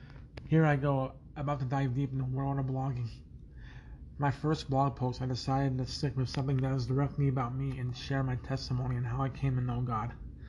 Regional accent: Denver, Colorado, United States; born there; I was born on April 22nd, 1977, in Denver, Colorado, and was baptized a Catholic.

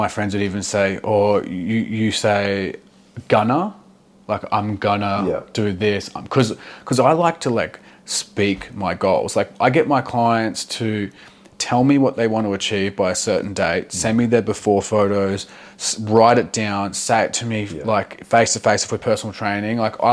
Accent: Australia; Like we're Aussie, you know, it's pretty open.

